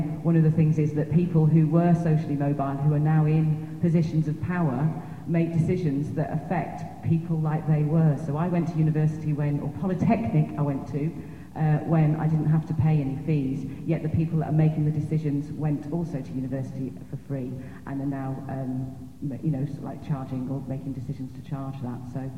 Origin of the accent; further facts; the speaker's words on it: Northampton, East Midlands, United Kingdom; I came from Northampton. My mum and dad were both, well, my mother came from Ireland, from a farm in Ireland, worked as a nurse